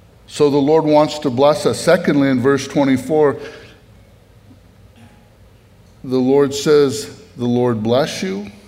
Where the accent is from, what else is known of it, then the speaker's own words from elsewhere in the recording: Northeast, United States; I grew up in the Northeast. We have these huge maple trees.